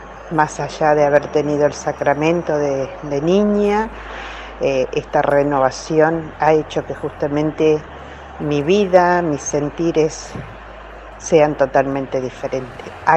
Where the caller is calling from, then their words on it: Concordia, Entre Ríos, Argentina; de Concordia.